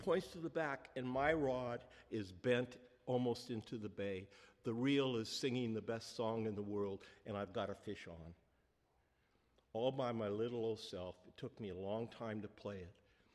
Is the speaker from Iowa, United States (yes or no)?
no; Portland, Oregon, United States; I am from Portland, Oregon, and I love to fish.